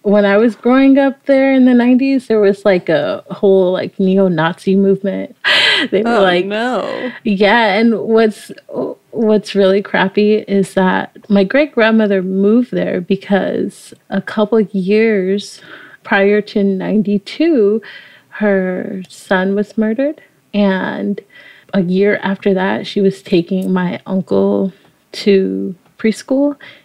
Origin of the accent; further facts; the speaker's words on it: Los Angeles, California, United States; also born or lived in Bellflower / Inland Empire; I was born in Bellflower because we lived in Compton and that's where Kaiser is, right? But I was raised, you know, actually between the IE, so the Inland Empire, and Watts in South Central Los Angeles.